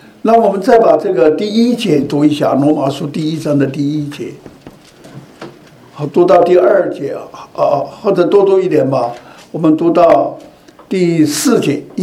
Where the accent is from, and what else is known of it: China